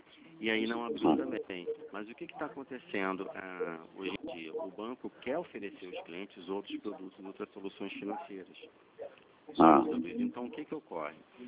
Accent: Rio de Janeiro, Brazil; No caso, eu sou daqui do Rio de Janeiro.

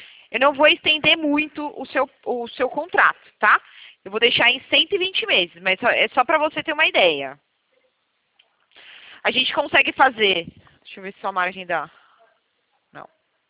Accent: Limeira, São Paulo, Brazil; Eu sou de Limeira.

